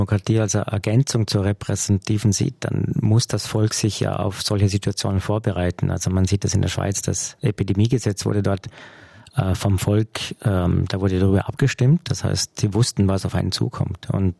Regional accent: Austria; Ich glaube, bei uns in Österreich, da wird halt vieles im Parlament bestimmt.

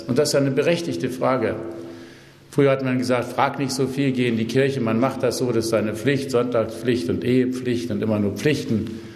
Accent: Hanover, Lower Saxony, Germany; now in Vienna, Austria; Ich bin zwar so seit 20 Jahren in Wien, aber geboren in Norddeutschland, in Hannover. Mein Vater kam aus Schlesien, meine Mutter aus Pommern, geflohen, vertrieben und sind dann gelandet in Hannover. Und da bin ich aufgewachsen

